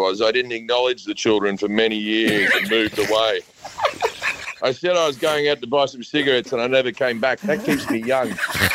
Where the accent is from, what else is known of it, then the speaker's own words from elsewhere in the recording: Sydney, New South Wales, Australia; I grew up in Sydney, but I follow the Maroons in the state of origin, and the only reason for that is because my father's from Roma, Queensland, you know, so I have some very rural Queensland roots